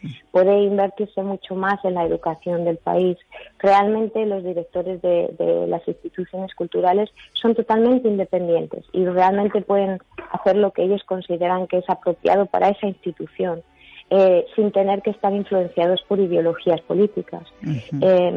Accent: Spain; now in United Kingdom; a pesar de que yo soy española, y me han dado todas las oportunidades de mi carrera, toda mi carrera, llevo casi 20 años aquí

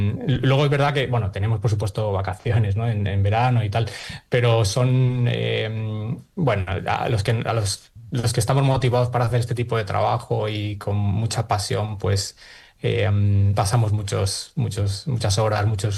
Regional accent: Elche, Valencian Community, Spain; un privilegio recibir el premio desde mi tierra, Elche.

